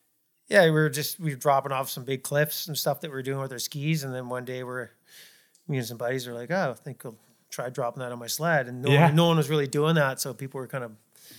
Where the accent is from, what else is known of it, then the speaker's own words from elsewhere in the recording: Vancouver Island, British Columbia, Canada; also born or lived in Whistler; I grew up, skiing on Vancouver Island, and then I moved to Whistler for about 10 years, and then I started coming out to Revelstoke